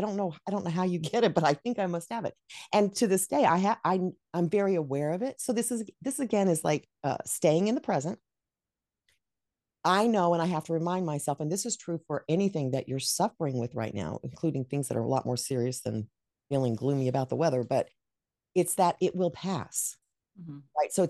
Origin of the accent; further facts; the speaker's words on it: Dallas, Texas, United States; also born or lived in New Mexico; So I was raised in Dallas, which, I mean, they had winters back then.